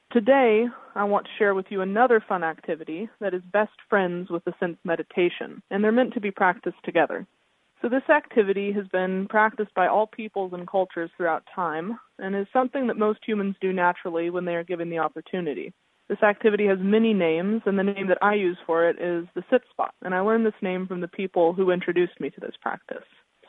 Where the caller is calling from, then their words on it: California, United States; I'm calling in from the Bay Area in California today.